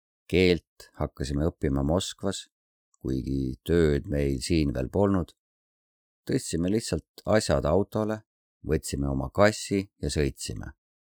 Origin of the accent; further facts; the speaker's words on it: Russia; On selge, et ma olen venelane, ma valdan vene keelt ning tean vene kultuuri ja kirjandust.